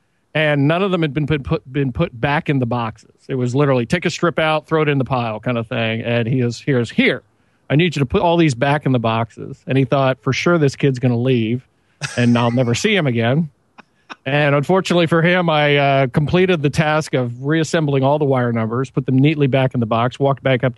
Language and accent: English; Maryland, United States; Yeah, I grew up there, left, born and raised in the Maryland area there, and go back occasionally.